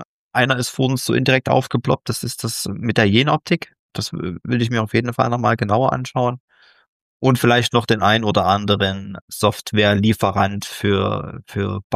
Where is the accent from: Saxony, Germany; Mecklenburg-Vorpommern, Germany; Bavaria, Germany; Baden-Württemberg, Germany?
Saxony, Germany; Dresden; da ja der Gründer auch aus meiner Heimat kommt, aus Dresden.